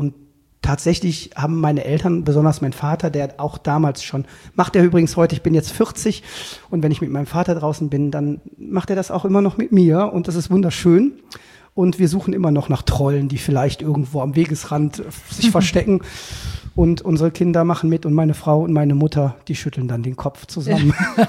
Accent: Cologne, North Rhine-Westphalia, Germany; ich bin aus Köln-Buchforst, also ich bin im Buchforst groß geworden und wir hatten eine kleine Wohnung, 75 Quadratmeter.

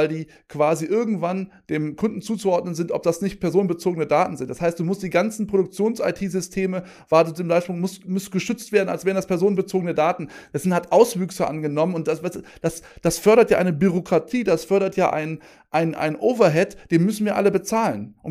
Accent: Cologne, North Rhine-Westphalia, Germany; ich komme aus Köln im Westen

